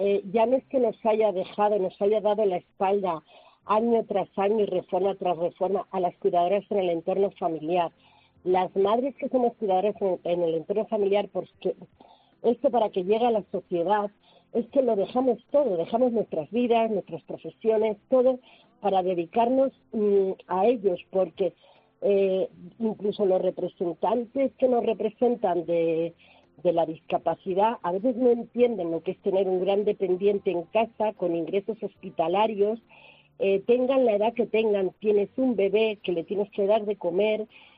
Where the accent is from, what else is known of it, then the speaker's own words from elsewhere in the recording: Valladolid, Castile and León, Spain; Yo soy de Valladolid, a mí me toca estar en Barcelona, me toca estar en Madrid, me toca estar en Navarra.